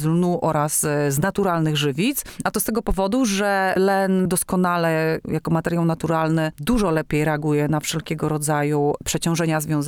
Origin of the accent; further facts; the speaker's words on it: Ostróda, Warmian-Masurian Voivodeship, Poland; ja oryginalnie przyznam się, że jestem z Ostródy. Od jakiegoś czasu więcej czasu spędzam w Morągu, no a teraz w Miłakowie.